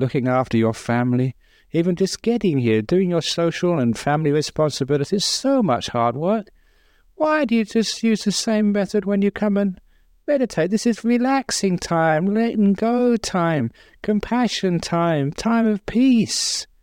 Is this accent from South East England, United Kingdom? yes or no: no; London, United Kingdom; That was part of growing up in London in the 60s and 70s.